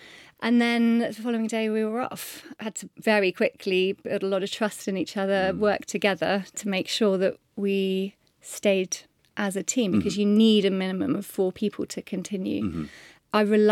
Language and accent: English; South West England, United Kingdom; I grew up on Dartmoor and just lived as much of my life outside as possible. We were in the middle of nowhere.